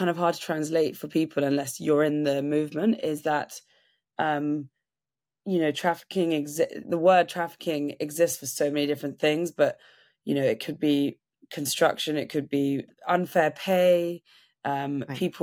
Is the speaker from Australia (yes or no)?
no; England, United Kingdom; As an English person, we don't really ask questions